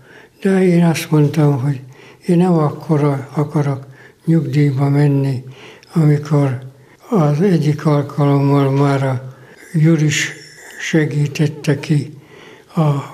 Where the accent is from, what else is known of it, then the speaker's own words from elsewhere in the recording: Boldogháza, Jász-Nagykun-Szolnok, Hungary; born there; Hát Boldogházán születtem 1930. március 9-én. Ez a kis település közigazgatásilag Jászberényhez tartozott.